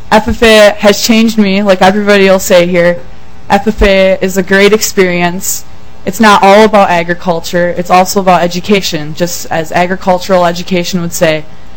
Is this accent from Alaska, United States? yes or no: no; Sleepy Eye, Minnesota, United States; I'm from Sleepy Eye. I go to Sleepy Eye Public. There's three schools in our town.